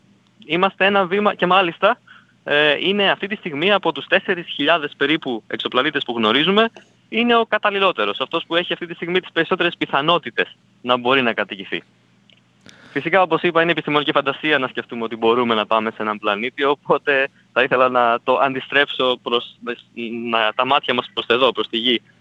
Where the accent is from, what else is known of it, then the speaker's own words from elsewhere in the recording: Drama, Eastern Macedonia and Thrace, Greece; Κατάγομαι από τη Δράμα.